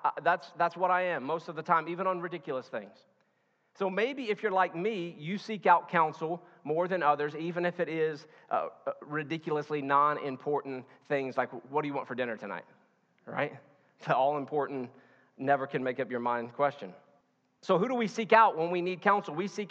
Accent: Kentucky, United States; actually from my home state of Kentucky.

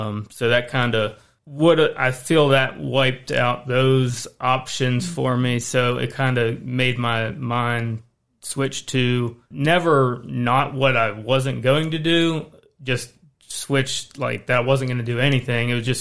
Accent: Maryland, United States; So I'm actually not from the area. I grew up in Western Maryland, out in the country.

